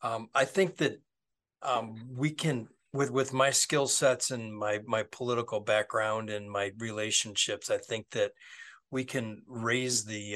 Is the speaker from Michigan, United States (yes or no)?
yes; Westland, Michigan, United States; Yeah, well, you know, I grew up in Westland, and I went to school in Westland.